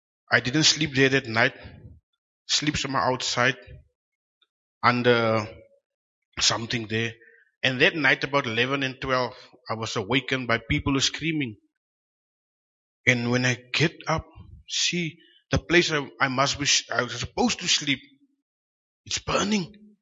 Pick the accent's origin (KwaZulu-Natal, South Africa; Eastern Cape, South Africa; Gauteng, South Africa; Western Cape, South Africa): Western Cape, South Africa; Cape Town; I'm from Cape Town, stayed in Delft, grew up in Elches River, Cape Flats.